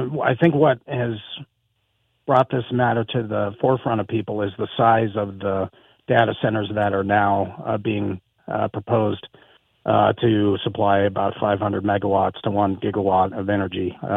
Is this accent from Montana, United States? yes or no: yes; Montana, United States; As you stated, I grew up in Montana. I love this state. It's been very good to us, fourth generation Montanan.